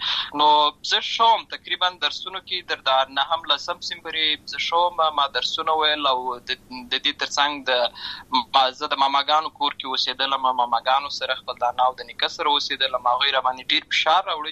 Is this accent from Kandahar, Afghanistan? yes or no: no; Lashkar Gah, Helmand, Afghanistan; also born or lived in Uruzgan; زه په اصل کې د ورزغان ولایت یم اما زه په هلمند ولایت د شکرګاه کې پیدا شوی یم